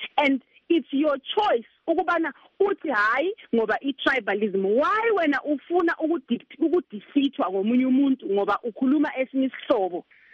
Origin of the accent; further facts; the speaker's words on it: Bulawayo, Zimbabwe; also born or lived in Mberengwa; I am from Berengwa. I was brought up in Berengwa. I was born in Berengwa. I am definitely a Shona girl. But I was brought up, I was raised in Bobulawayo, and my mother, Ngumantini, she's a Ndebele woman.